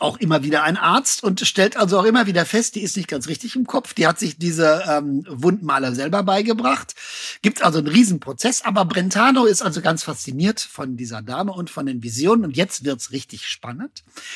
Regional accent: North Rhine-Westphalia, Germany; Du bist ja nicht aus Westfalen, ich bin aus Westfalen.

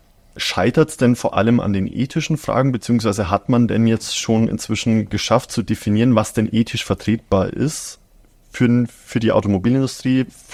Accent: Ingolstadt, Bavaria, Germany; ich komme aus Ingolstadt, also Autostadt schlechthin.

